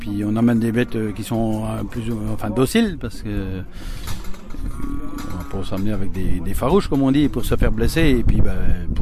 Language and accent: French; Aigné, Pays de la Loire, France; je viens de la commune de Aigné, juste à côté de Lavardin, à 3 km de chez moi.